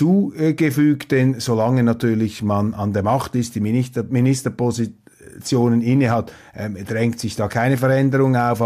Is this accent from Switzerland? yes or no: yes; Switzerland; Also wir sind hier wirklich etwas fassungslos, wenn wir als Schweizer diese Verkrampfungen betrachten.